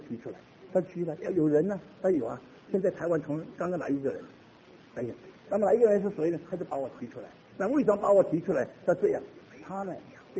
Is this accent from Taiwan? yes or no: no; Singapore; 我是新加坡人，我到新加坡，因为我父母在新加坡